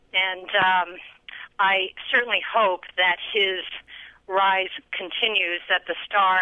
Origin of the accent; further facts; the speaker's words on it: United States; born there; I am American-born to parents from Taiwan